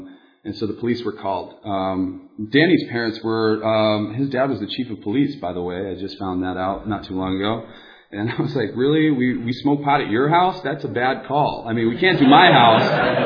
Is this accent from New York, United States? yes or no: no; San Diego, California, United States; also born or lived in Encinitas / San Luis Obispo; Born and raised in San Diego. Not too far from here. Encinitas is where I did a lot of my weird stuff. And San Luis Obispo is where I ended the weird stuff.